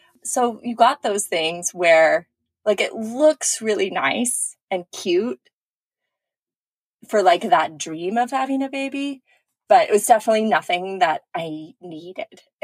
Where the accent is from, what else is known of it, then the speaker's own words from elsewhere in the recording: California, United States; I grew up in California and was sort of always set onto a career path of have the job that gives you health benefits